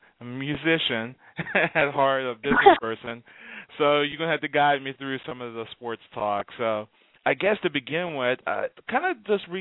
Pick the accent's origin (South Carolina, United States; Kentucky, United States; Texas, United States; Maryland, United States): Texas, United States; Houston; now in Dallas, United States; I'm from Houston. I live in Dallas.